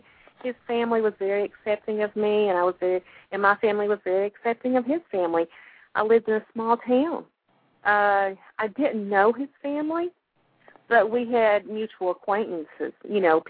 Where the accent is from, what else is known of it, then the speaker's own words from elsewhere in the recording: Kentucky, United States; accent: Appalachian; I grew up in eastern Kentucky. I grew up thick in the Appalachian Mountains, which you can probably tell by my accent.